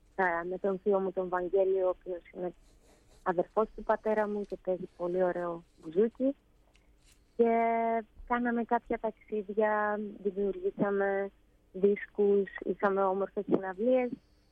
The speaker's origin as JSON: {"language": "Greek", "country": "Greece", "lives_now": "Ostrava, Czechia", "said": "είμαι μια Ελληνίδα που ζει εδώ στην Οστράβα και δίδασκα τότε ελληνική γλώσσα στα παιδάκια της κοινότητας"}